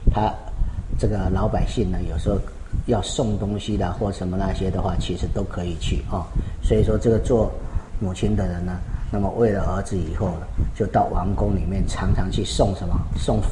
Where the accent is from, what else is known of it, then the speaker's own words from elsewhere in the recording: Taiwan; 这里我们台湾人遇到这样，